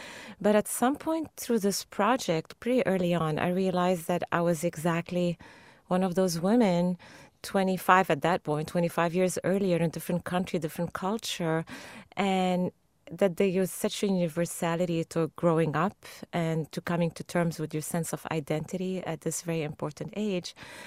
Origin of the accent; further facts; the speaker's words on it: Lebanon; And my experience growing up in Lebanon was very different.